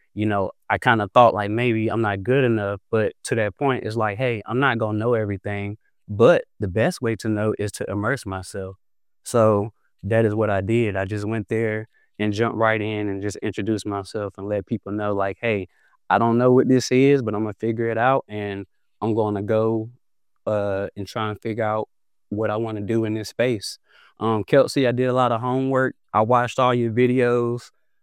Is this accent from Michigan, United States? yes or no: no; North Carolina, United States; I'm from North Carolina.